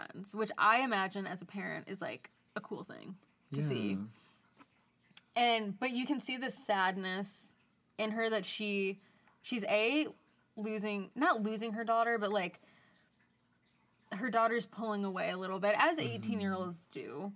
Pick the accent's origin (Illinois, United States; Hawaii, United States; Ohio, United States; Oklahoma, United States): Ohio, United States; Cleveland; Like, I am from Cleveland. I really wanted to go to school away from Cleveland in Chicago, you know.